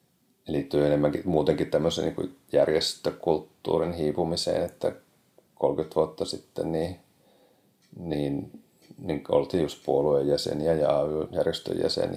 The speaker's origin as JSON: {"language": "Finnish", "town": "Järvenpää", "region": "Uusimaa", "country": "Finland", "tie": "born or raised there", "moved": "as an adult", "lives_now": "Tampere, Finland", "said": "No mä oon Järvenpäästä kotoisin, ja sitten lukion jälkeen tulin Tampereelle opiskelemaan ja jäänyt tänne sitten sille tielle."}